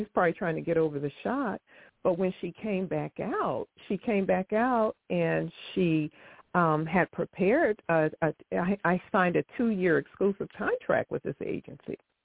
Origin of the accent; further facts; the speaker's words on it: Midwest, United States; Now, I'm not from Georgia. I'm from the Midwest.